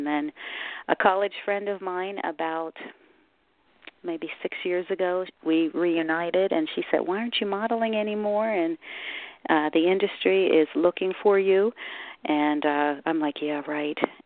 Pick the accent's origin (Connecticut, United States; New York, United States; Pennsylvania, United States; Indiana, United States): Pennsylvania, United States; Harrisburg; I come from Harrisburg, Pennsylvania, via Western PA.